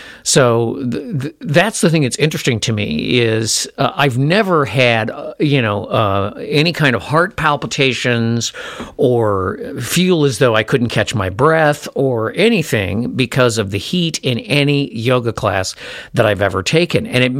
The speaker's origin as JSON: {"language": "English", "region": "Minnesota", "country": "United States", "said": "So I was acclimated, and I'm from Minnesota, so I was completely acclimated in the winter months to this cold weather."}